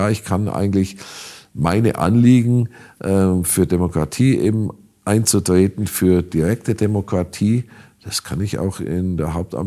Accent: Kempten, Bavaria, Germany; ich habe ja angefangen einfach im Stadtrat meiner Heimatstadt Kempten.

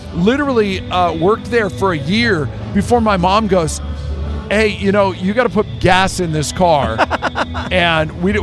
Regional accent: Duvall, Washington, United States; I grew up here in Seattle. I grew up on a farm in Duval. We've got 80 acres out in Duval. I'm third generation on that.

